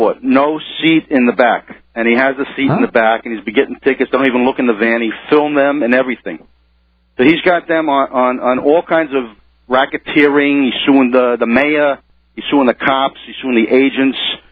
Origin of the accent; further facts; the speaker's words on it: Manhattan, New York, United States; All my life, man. I was born in Manhattan.